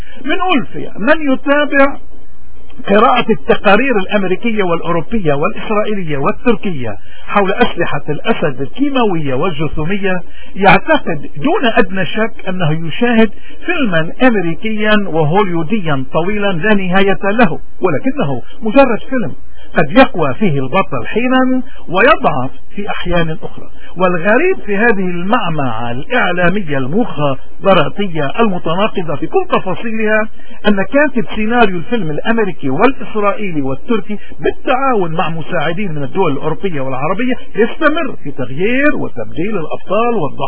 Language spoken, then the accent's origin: Arabic; Lebanon; اذا نحن كلبنانيين اكثر ناس نحن معنيين بهذا الامر